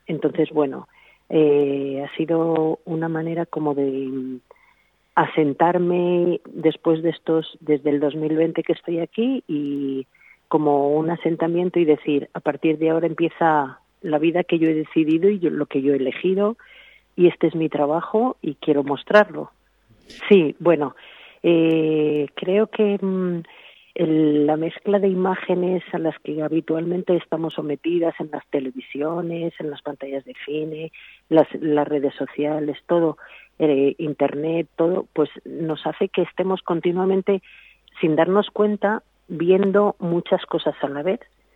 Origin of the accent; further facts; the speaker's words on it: Zamora, Castile and León, Spain; also born or lived in Madrid; yo no soy de aquí, soy de Zamora, pero llevo toda la vida viviendo en Madrid, hasta hace 3 años que decidí instalarme aquí porque era un sitio que me gustaba y que conocía previamente.